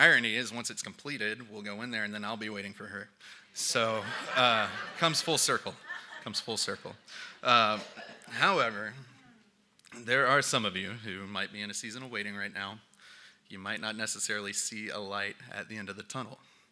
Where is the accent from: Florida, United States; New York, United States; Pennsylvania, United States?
Florida, United States; also born or lived in North Carolina; But basically, I grew up in Central Florida and moved away to North Carolina for seminary for about 8 years.